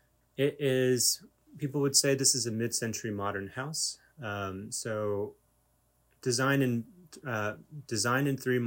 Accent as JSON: {"language": "English", "town": "Albany", "region": "New York", "country": "United States", "tie": "born or raised there", "said": "I was born in New York City, grew up in Albany, and went to school at Buffalo."}